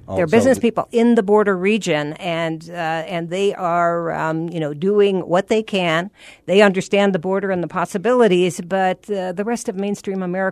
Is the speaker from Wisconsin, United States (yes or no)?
yes; Wisconsin, United States; moved away as an adult; Well, I'm from Wisconsin.